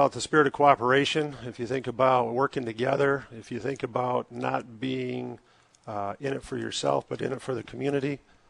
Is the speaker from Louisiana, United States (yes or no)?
no; Bridgeport, Michigan, United States; I was born and raised in Bridgeport.